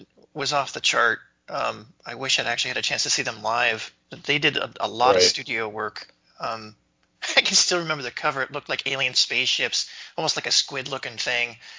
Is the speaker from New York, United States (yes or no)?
no; Spokane, Washington, United States; obviously in my hometown here, Spokane.